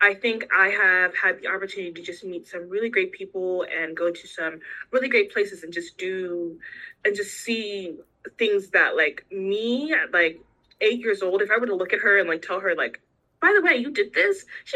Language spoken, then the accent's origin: English; Jamaica; born there; because, you know, I'm immigrant family. I was born in Jamaica.